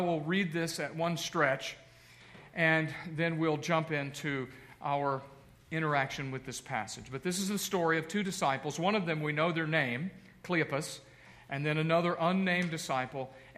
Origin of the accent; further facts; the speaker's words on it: DeMotte, Indiana, United States; I said, "Yeah, we're from Indiana, and we're from DeMott."